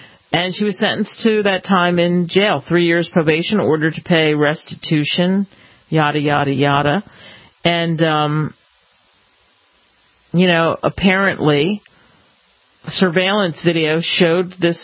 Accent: New Jersey, United States; If you go to Philly, which at one point was my hometown where I grew up across the bridge, I just learned that a place that I loved as a kid is 106 years old.

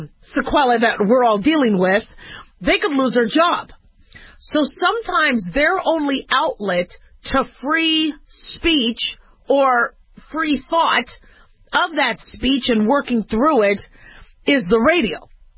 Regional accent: United States; I'm a business owner. I'm a mom. I'm a woman. I'm an American.

